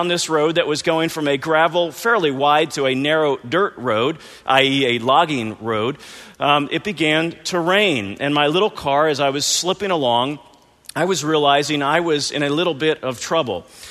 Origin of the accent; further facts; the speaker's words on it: Virginia, United States; And I'm from the South. I grew up in Virginia. And, you know, I've got a little redneck flair to me.